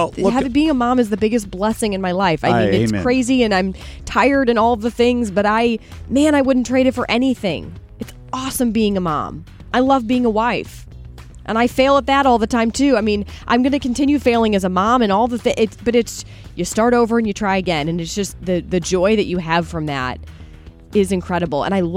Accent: St. Louis, Missouri, United States; And I love St. Louis. I'm from St. Louis

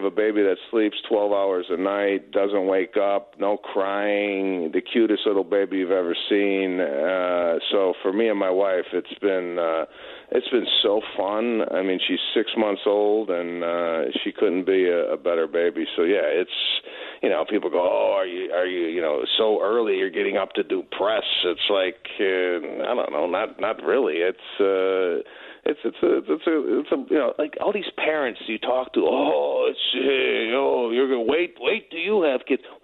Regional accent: Arlington Heights, Illinois, United States; Yes, I am coming to Rosemont in Chicago, and I'm from Arlington Heights

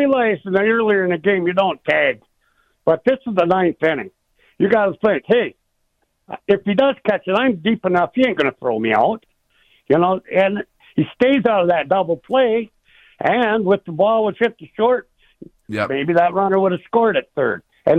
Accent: New Lisbon, Wisconsin, United States; Yeah, I was raised in New Lisbon. My dad is a postmaster in New Lisbon, and I have cousins in Mauston.

